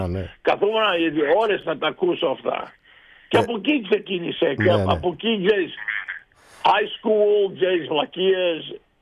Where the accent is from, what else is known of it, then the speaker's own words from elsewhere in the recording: Greece; No, δεν είμαι Ιταλός, είμαι Έλληνα.